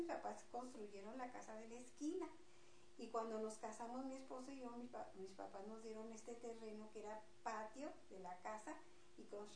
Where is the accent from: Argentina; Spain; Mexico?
Mexico; Durango; born there; Yo nací en Durango, la capital.